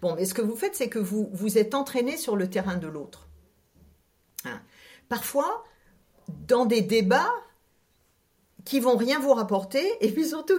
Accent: Grand Est, France; born there; Je suis née en Alsace, la mer, je l'ai pas vue tout de suite. C'était loin, c'était impossible.

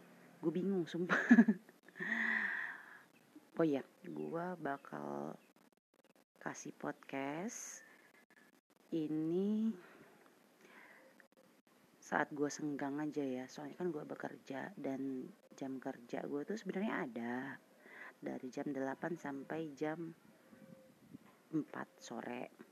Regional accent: Sumatra, Indonesia; Gue juga orang Sumatera lah, makanya suara gue ngebas begini walaupun gue cewek. Gue kerja di Sumatera, cuma beda provinsi dengan Sumateranya tempat kelahiran gue.

